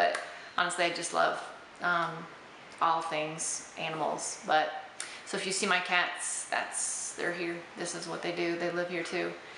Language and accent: English; Nebraska, United States; now in Guatemala; Yeah, so we live here in Guatemala, absolutely love it. Man, I'm from Nebraska, so that's cool.